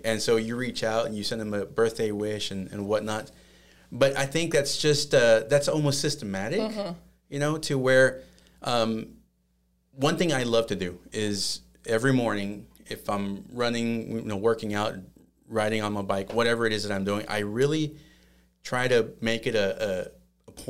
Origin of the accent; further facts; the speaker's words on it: Dallas, Texas, United States; So I am originally from Dallas, Texas. So I am a Texan.